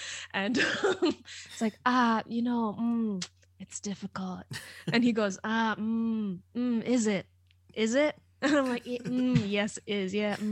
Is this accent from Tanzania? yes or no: yes; Tanzania; moved away as an adult; also born or lived in Latvia; now in United Kingdom; I was born in Latvia. And then when I was like 4 or 5, we moved to Tanzania. And I basically lived like my entire childhood that I remember was there until I was 18. So 2012, I moved over to the UK to do uni and stuff and basically just stayed.